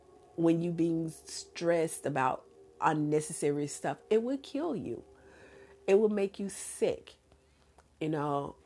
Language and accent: English; Mississippi, United States; And I was raised and born in Mississippi, so living there during those times, you know, was really a challenge.